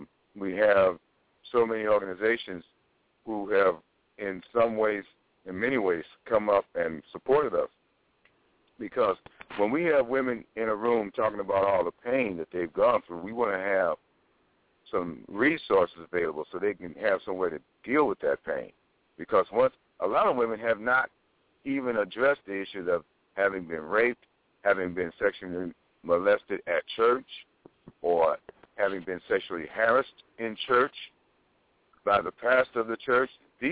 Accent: Chicago, Illinois, United States; also born or lived in Los Angeles; now in Fayetteville, United States; Okay, well, I come from Chicago, Illinois. Then I moved to Los Angeles. Now I live in Fayetteville, Georgia.

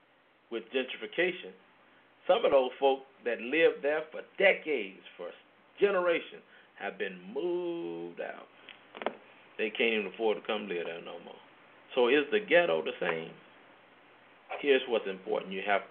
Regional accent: Chicago, Illinois, United States; I remember growing up in Chicago, running crazy in the streets and what have you.

